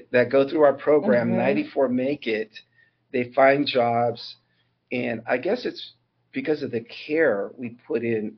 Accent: California, United States; also born or lived in Chandler, Arizona; and I was born in Chandler, Arizona. And so I come from immigrant parents from Mexico. I think I lived in Chandler for 3 months before they made the move to Northern California, where I grew up in a small town.

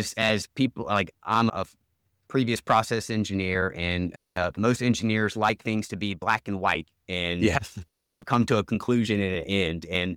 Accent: Louisiana, United States; now in Houston, United States; so I'm originally from Louisiana. I've lived in Houston, Texas for the last 15 years, but gumbo is a big part of our family tradition.

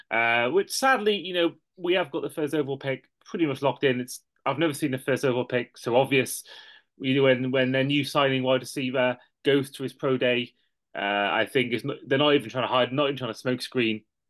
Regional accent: Wales, United Kingdom; as being a Welsh myself, I thought who best to bring on to discuss a Welsh player joining the NFL than a fellow Welshman.

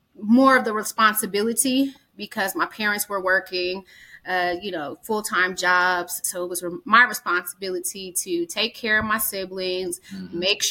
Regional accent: Denver, Colorado, United States; Denver born, yeah. Denver raised, Denver bred. So yes, I am originally from Denver, born and raised.

